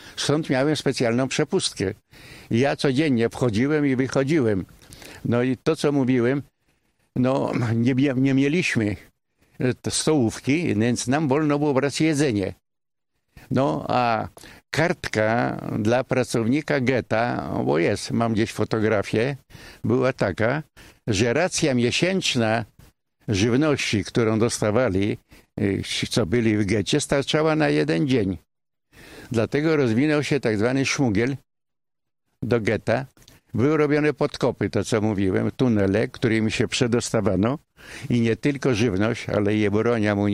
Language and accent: Polish; Warsaw, Masovian Voivodeship, Poland; accent: Praga dialect; no, bo to ja mówię gwarą praską